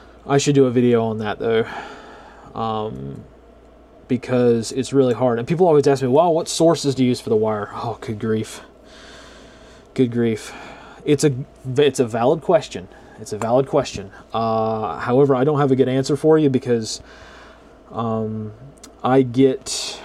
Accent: United States; Yeah, I'm American, sorry.

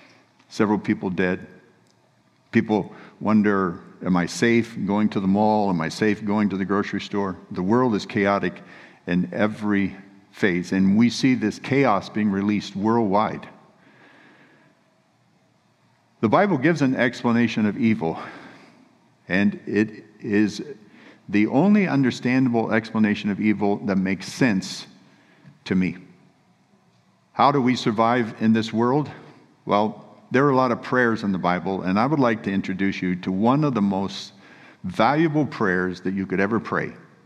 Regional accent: California, United States; So I'm from California, in the middle of California, and in the summertime, there are tumbleweeds.

